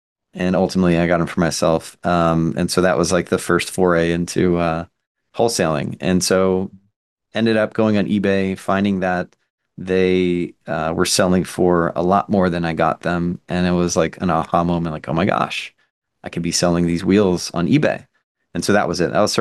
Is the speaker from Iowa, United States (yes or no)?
no; Boynton Beach, Florida, United States; So I was born in South Florida, so a town called Boynton Beach. I live in a town called Delray Beach. But yeah, born and raised.